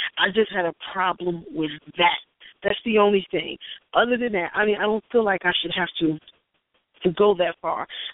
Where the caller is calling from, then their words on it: New Jersey, United States; Hey, everybody.